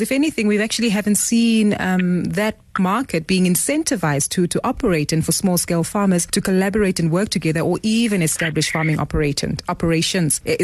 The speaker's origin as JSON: {"language": "English", "country": "South Africa", "said": "but also for us as South African consumers"}